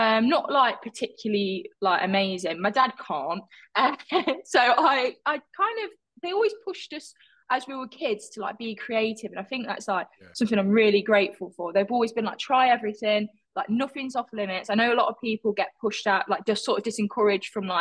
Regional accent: Leicester, East Midlands, United Kingdom; I'm from Leicester, so I'm like right in the middle.

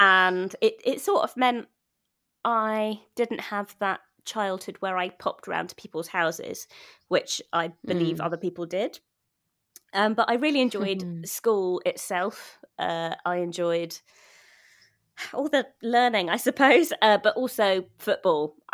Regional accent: London, United Kingdom; I grew up in Ealing in West London. And I stayed in the same house, actually, for the whole first 18 years of my life.

